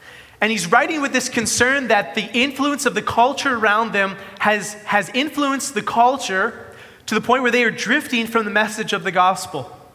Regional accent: Regina, Saskatchewan, Canada; my hometown, Regina, Saskatchewan, up in Canada.

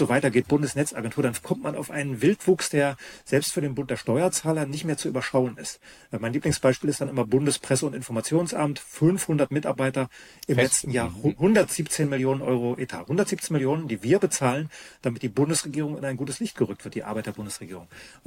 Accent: Bavaria, Germany; die bei uns in Bayern, die wollen das doch nicht freigeben

